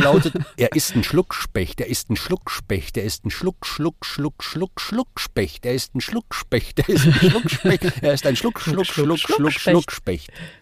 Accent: Bavaria, Germany; Also der hatte so ein Wimmerl, sagt man bei uns in Bayern.

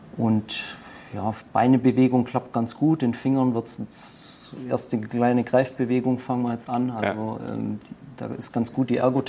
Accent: Dettenhausen, Baden-Württemberg, Germany; Also ich komme aus Dettenhausen, das liegt bei Tübingen, also gehört zu Tübingen, ist im Mittelpunkt von Baden-Württemberg

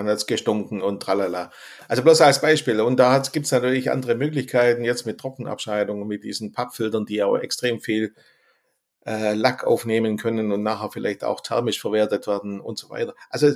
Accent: Baden-Württemberg, Germany; ich bin ein Schwabe, bei uns ist eigentlich Scheißwetter.

